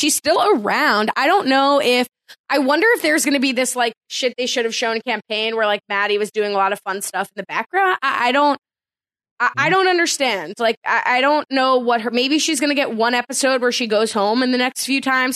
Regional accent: New Jersey, United States; I'm from Jersey.

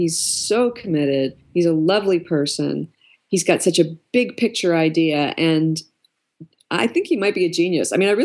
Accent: Canada; I grew up in Canada, so I grew up speaking poor French, but French.

